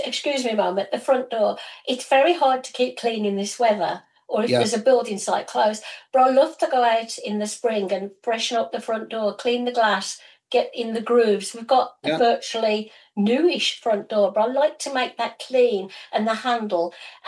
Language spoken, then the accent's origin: English; England, United Kingdom; moved away; Now, obviously, I emigrated here in 93 from England and we sold three homes over there.